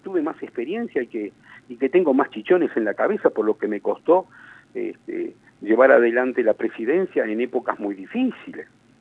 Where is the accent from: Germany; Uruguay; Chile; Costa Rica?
Uruguay; Y me gusta como uruguayo, te lo vuelvo a repetir.